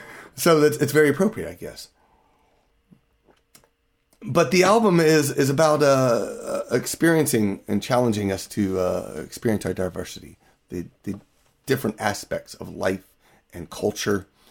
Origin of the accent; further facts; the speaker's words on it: Scotland, United Kingdom; well, I'm Scottish, and therefore Celtic music, and blah, blah, blah.